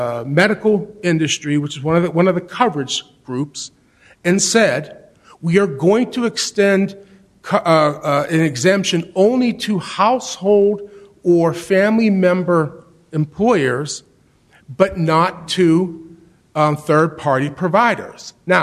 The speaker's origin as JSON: {"language": "English", "region": "Ohio", "country": "United States", "said": "I'm from Ohio. That's exactly how it's written in Ohio."}